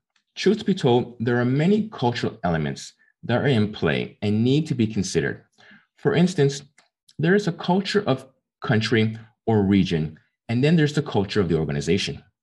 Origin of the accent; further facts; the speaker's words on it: Canada; when I relate to myself being Canadian